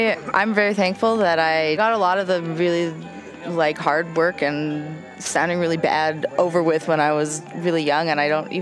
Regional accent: Edmonton, Alberta, Canada; now in Newfoundland, Canada; I was born in Edmonton, and I grew up there, and then I moved to Newfoundland for grad school about 3 years ago.

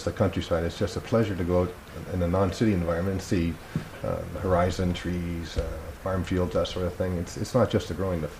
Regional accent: Waterloo, Ontario, Canada; I know when we go, we very proudly say we're from Waterloo Region

